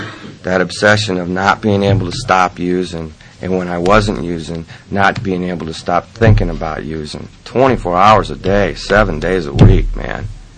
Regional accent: Omaha, Nebraska, United States; here I am a junkie from Omaha

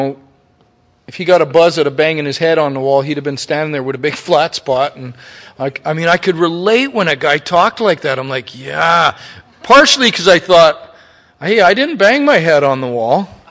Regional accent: Canada; We're from Canada. That's like being from fucking Mars

